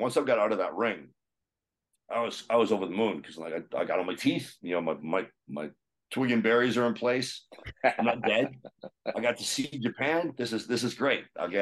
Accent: Canada; my chosen sport was highly illegal in my home country.

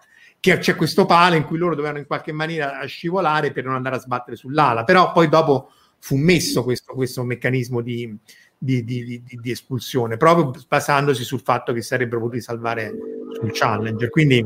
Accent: Rome, Lazio, Italy; e poi noi siamo di Roma, se c'è un impero è quello.

